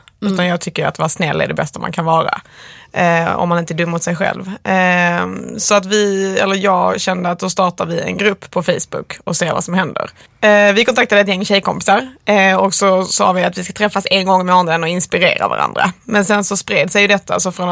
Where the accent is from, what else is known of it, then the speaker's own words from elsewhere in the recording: Skåne, Sweden; now in Stockholm, Sweden; alltså när jag kommer från Skåne.